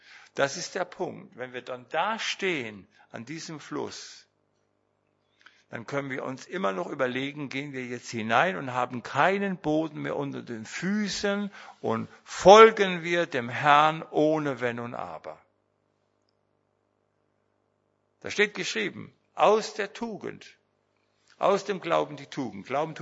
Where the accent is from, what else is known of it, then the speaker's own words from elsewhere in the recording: Schleswig-Holstein, Germany; Ich bin ja aus Holstein, ich komme ja in der Zeit irgendwo unter